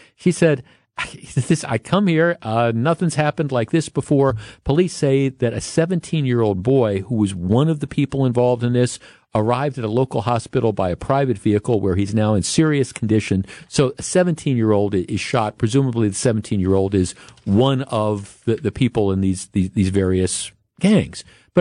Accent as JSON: {"language": "English", "town": "Glendale", "region": "Wisconsin", "country": "United States", "tie": "born or raised there", "said": "I grew up in Glendale, right? I grew up in Glendale, and there used to be a theater on Mill Road that was just a little bit, they called it the Mill Road Theater."}